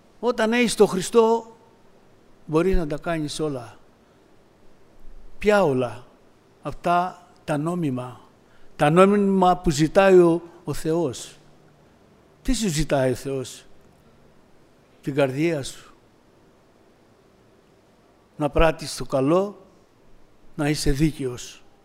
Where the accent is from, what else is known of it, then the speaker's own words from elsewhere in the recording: Pyrgos, Western Greece, Greece; Όσοι δεν με ξέρετε, είμαι από τον Πύργο.